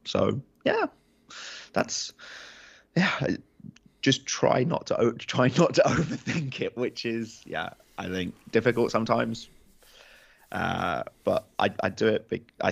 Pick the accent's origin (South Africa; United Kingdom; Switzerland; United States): United Kingdom; England; people were coming up to me being like, where are you from? I was like, England.